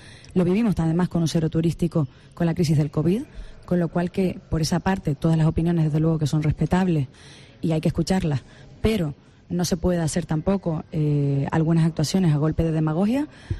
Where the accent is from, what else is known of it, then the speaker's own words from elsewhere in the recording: La Gomera, Canary Islands, Spain; Claro, soy de La Gomera y lo veo en los molinos de viento